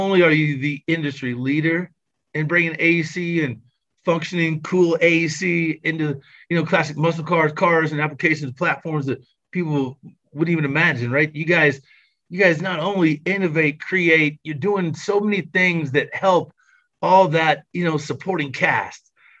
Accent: Arlington, Texas, United States; now in San Antonio, United States; But I grew up in Arlington, and all my buddies had hot rods up there, and I worked at a little hot rod shop up there before I moved to San Antonio chasing my current wife.

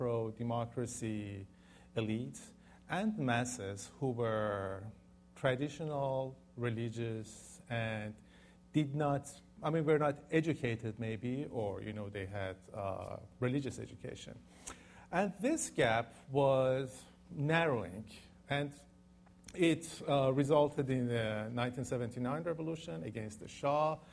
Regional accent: Canada; I'm just Canadian.

